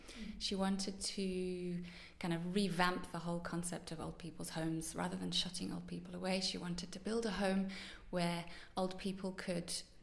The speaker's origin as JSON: {"language": "English", "region": "Yorkshire and the Humber", "country": "United Kingdom", "tie": "born there", "said": "I was born in North Yorkshire, in the wild, wild west. Well, actually the wild, wild north. Sorry, just below Scotland."}